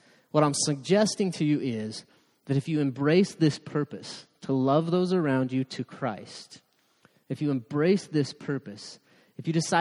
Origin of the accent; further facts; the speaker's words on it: United States; because I'm an American, right? In America, like, you put enough salt on it, we'll eat pretty much anything.